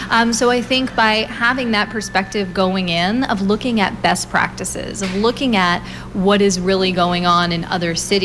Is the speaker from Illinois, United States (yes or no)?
no; Absecon, New Jersey, United States; also born or lived in Washington, D.C.; Yes, Washington, D.C. Okay. I grew up in South Jersey.